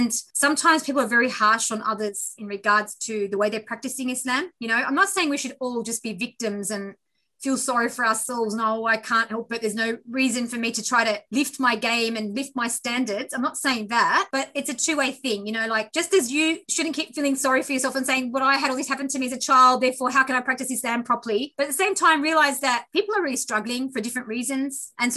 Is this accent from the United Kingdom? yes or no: no; Australia; I don't need to just make all these Arab sweets and try to be, you know, try to lose my identity as an Australian.